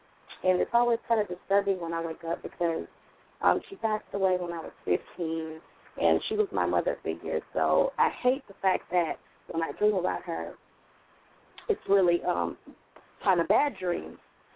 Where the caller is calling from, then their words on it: Florida, United States; I'm calling from Florida.